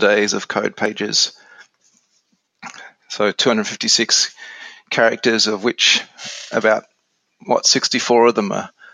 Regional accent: Australia; now in Phnom Penh, Cambodia; I'm an Australian working there, running a software team out of Phnom Penh.

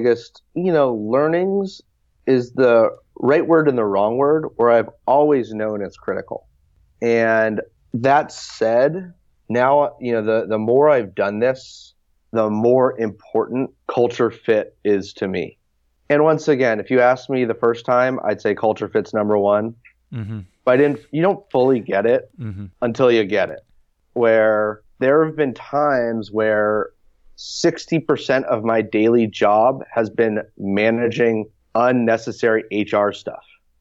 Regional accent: Palo Alto, California, United States; I mean, once again, I grew up in Palo Alto.

